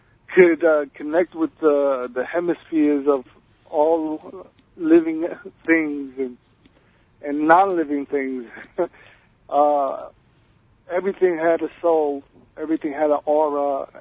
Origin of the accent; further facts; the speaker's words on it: New York, United States; I'm born and raised in New York. And I was born in 1965.